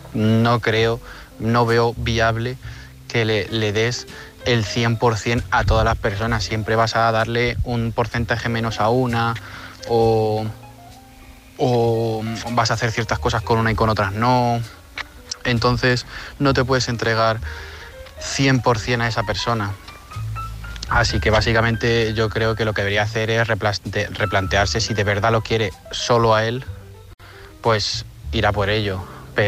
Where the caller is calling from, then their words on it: Sonseca, Castilla-La Mancha, Spain; de Sonseca.